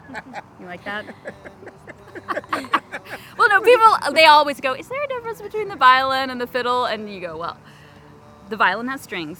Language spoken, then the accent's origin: English; Austin, Texas, United States; Now, growing up in Austin, I was exposed to country music everywhere.